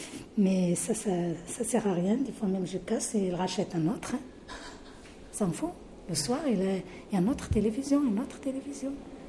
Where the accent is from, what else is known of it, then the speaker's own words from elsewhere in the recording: Morocco; mon mari, il est algérien, moi je suis marocaine